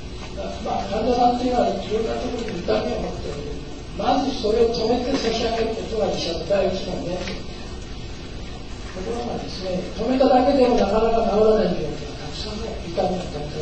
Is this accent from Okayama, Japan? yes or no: no; Hanamaki, Iwate, Japan; also born or lived in Tokyo; now in Kyoto, Japan; それ以前は東京におりました。私のふるさとは岩手県の花巻っていうところ、東北の出身でございます。半分の北側っていう気持ちで。花巻の私の実家は浄土真宗のお寺にございました。